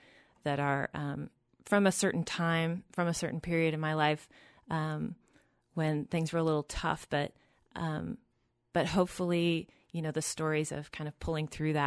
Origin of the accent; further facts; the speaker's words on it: Oklahoma, United States; now in Portland, United States; Well, I grew up in Oklahoma